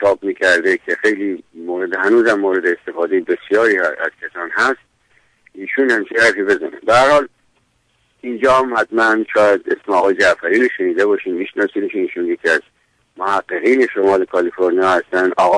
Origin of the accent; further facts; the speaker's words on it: Sarbisheh, South Khorasan, Iran; born there; من در دهی به نامش سربیشه در نزدیکی مرز افغانستان متولد شدم، در جنوب خراسان. پدرم کارمند دولت بود و به هر حال هر سالی، هر چند سالی به یک شهری، به یک دهی میرفت. بعد در مشهد درس خوندم